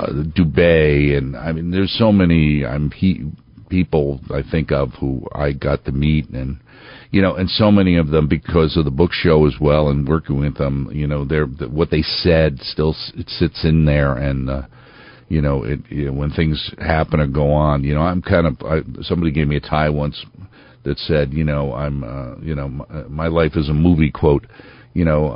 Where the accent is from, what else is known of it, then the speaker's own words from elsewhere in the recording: New York, United States; I was Catholic. I was from New York.